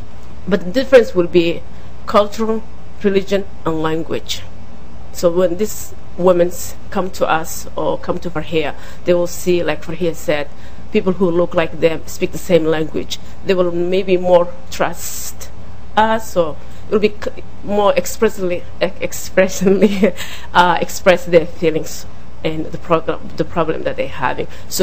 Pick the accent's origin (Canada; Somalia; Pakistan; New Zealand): Somalia; now in Minneapolis, United States; I am from Somalia, as you can see it. I lived in the state for a long time. I graduated in nursing school right here in Minneapolis, Minnesota.